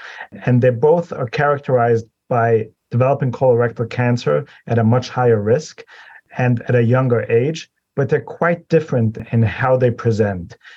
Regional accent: Vienna, Austria; moved away as an adult; now in United States; I was born in Vienna, Austria, and then came here for college, started off in Baltimore, and then did my medical school in New Haven at Yale University, and then did my residency in New York City, and then came for my fellowship to Cleveland.

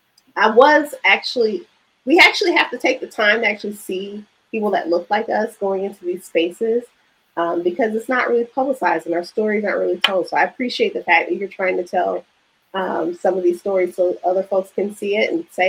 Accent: Chicago, Illinois, United States; I was very fortunate being growing up in Chicago

